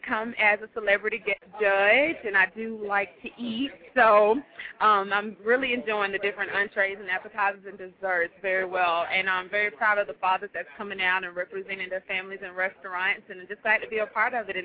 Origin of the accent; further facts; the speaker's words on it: Albany, Georgia, United States; I'm from Albany, Georgia. I currently live and reside in Albany, Georgia.